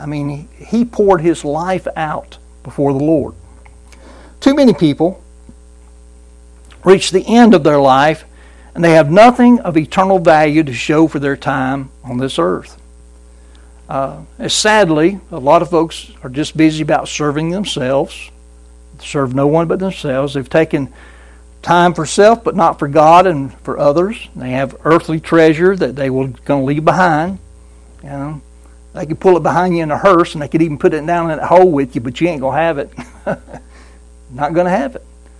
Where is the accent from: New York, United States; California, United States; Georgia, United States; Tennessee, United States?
Georgia, United States; Brunswick; I remember growing up in Brunswick, Georgia, and when we were growing up, school always got out at 3:15.